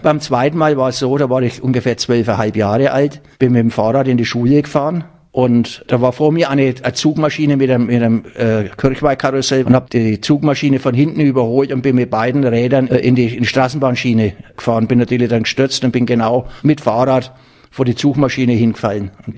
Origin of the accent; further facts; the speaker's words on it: Fürth, Bavaria, Germany; ich bin hier in der Methodistenkirche in Fürth aufgewachsen.